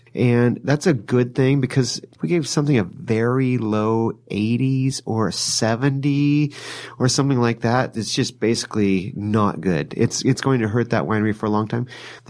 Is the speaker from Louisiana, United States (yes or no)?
no; California, United States; I was born and raised in Sonoma County. So wherever you put me in Sonoma County, I've got something to do with it.